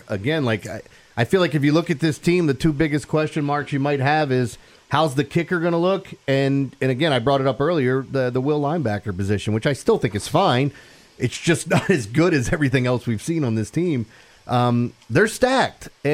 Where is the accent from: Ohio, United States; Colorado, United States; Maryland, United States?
Maryland, United States; Middle River; Where am I from? Middle River? Have you ever heard of it? White Marsh? Nottingham?